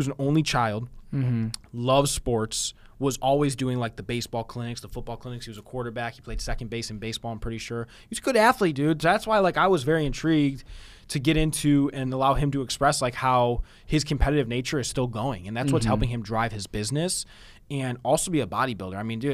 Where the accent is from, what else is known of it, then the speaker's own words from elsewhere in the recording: Aurora, Ohio, United States; also born or lived in Twinsburg; Twinsburg and Aurora blended into Aurora Shores.